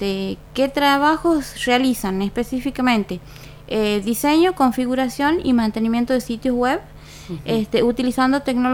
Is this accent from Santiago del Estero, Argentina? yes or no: yes; Quimilí, Santiago del Estero, Argentina; Soy del interior, soy de Quimilí.